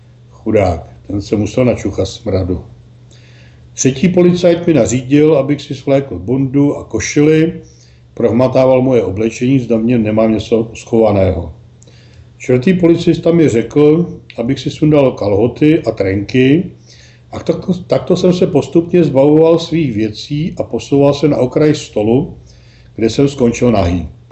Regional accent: Most, Ústí nad Labem Region, Czechia; Nejsem z Plzně, jsem z Mostu, trval jsem na své.

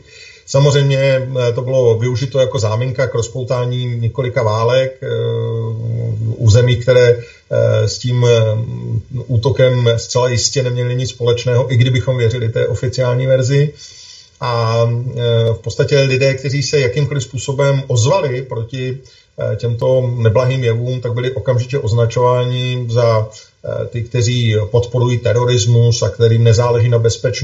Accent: Hradec Králové, Hradec Králové Region, Czechia; moved away as an adult; Narodil jsem se v Hradci Králové, tam jsem chodil na základní školu i na gymnázium, pak jsem odešel do Prahy na právnickou fakultu

